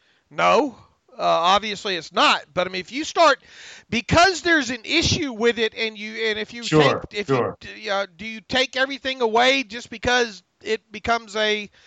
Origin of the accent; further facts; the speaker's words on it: Deep South, United States; Look, I grew up in the Deep South.